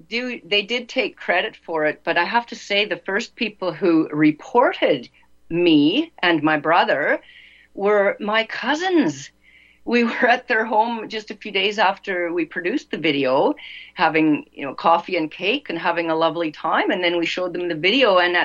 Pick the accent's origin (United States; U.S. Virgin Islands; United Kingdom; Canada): Canada; No, I'm a free woman. I'm from Canada. I'm a free woman.